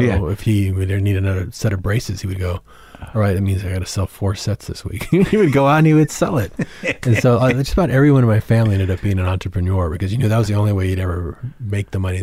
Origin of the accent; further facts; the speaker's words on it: San Antonio, Texas, United States; I grew up in San Antonio. It's a very rock and roll town.